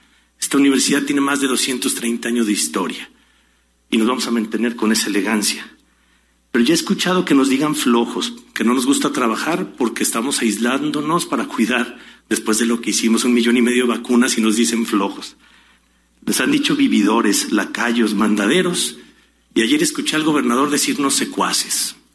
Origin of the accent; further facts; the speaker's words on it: Jalisco, Mexico; todos somos socios de este estado y que todos somos jaliscienses